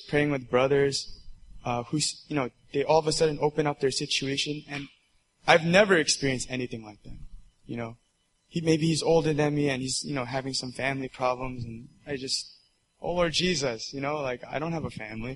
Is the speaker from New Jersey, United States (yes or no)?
yes; New Brunswick, New Jersey, United States; I'm from Rutgers, New Jersey, in New Brunswick.